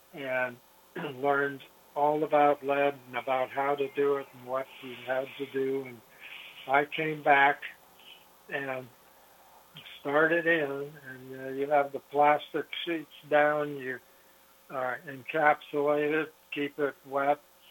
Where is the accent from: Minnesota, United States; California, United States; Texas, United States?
California, United States; Los Altos Hills; when I grew up in California, the family were orchardists in Los Altos Hills behind Stanford up there.